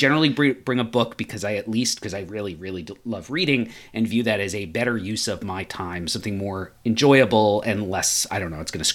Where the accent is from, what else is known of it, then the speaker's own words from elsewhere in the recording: United States; a lot of the major sports I grew up with here in the United States